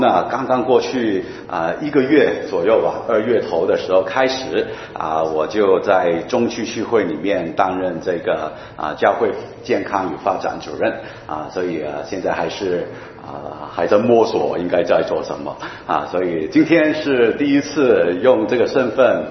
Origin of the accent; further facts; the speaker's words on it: Hong Kong; 我在香港我是从香港来的